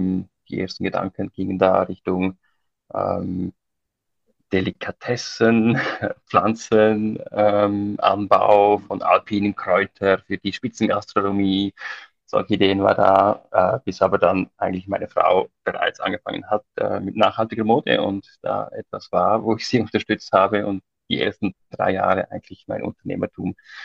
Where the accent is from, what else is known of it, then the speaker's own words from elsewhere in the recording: Switzerland; Ich komme aus der Schweiz.